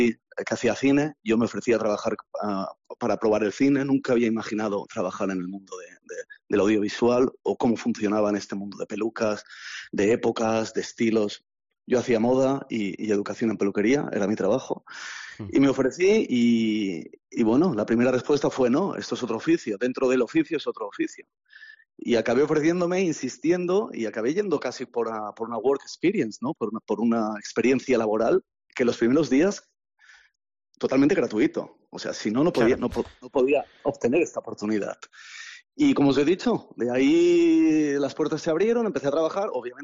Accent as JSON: {"language": "Spanish", "town": "Barcelona", "region": "Catalonia", "country": "Spain", "moved": "as an adult", "lives_now": "London, United Kingdom", "said": "Yo soy de Barcelona, soy aquí español de Barcelona. Decidí irme a Londres ya no tan joven. Pensé que era como mi último tren, tenía 30 años."}